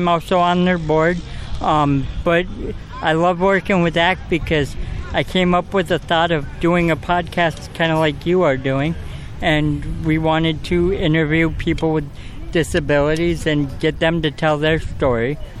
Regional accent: St. Cloud, Minnesota, United States; I'm from St. Cloud, Minnesota.

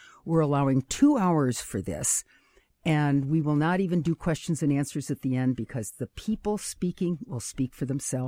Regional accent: Rochester, New York, United States; born there; I was born in Rochester, New York, which is just a, you know, hop, skip, and a jump away from Buffalo, and in a family of one boy and five girls.

